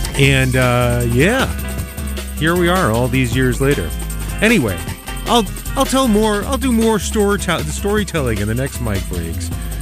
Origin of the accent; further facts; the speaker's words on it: New Jersey, United States; I grew up just outside of New York, New Jersey.